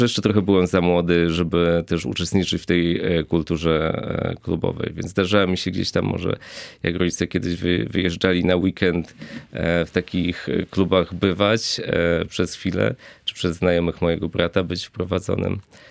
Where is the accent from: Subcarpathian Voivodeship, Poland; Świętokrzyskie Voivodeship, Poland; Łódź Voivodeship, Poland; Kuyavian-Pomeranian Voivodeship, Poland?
Łódź Voivodeship, Poland; Łódź; born there; Urodziłem się w Łodzi i tam świetnie miała się w tamtym czasie muzyka drum and bass, happy hardcore.